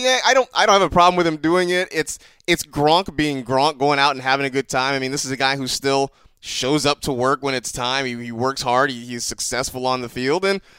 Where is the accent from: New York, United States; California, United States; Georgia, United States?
California, United States; I'm from California.